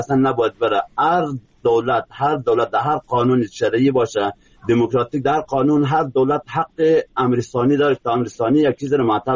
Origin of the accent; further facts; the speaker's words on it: Afghanistan; به عنوان یک افغانی